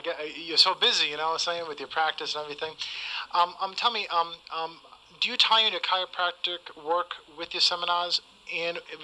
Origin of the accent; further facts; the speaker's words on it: New England, United States; now in Atlanta, United States; I come from New England, of course, and you said you've been to Chicago recently.